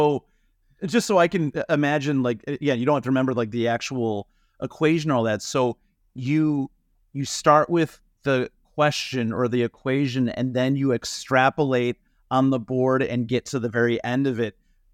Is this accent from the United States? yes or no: no; England, United Kingdom; as an English, you know, person